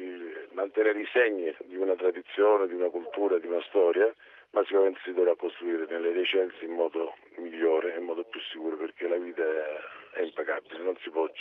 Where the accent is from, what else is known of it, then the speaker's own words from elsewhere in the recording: Sicily, Italy; io sono siciliano